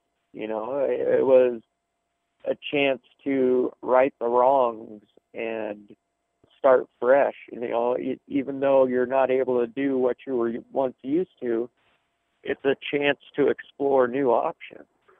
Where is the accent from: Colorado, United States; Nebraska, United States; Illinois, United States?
Colorado, United States; Gypsum; I grew up in Gypsum. I've been in Glenwood Springs probably about 9 years.